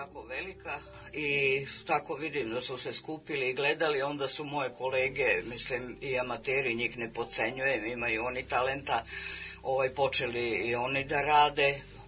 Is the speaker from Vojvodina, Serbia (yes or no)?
yes; Bela Crkva, Vojvodina, Serbia; u Beloj crkvi, odakle sam rodom.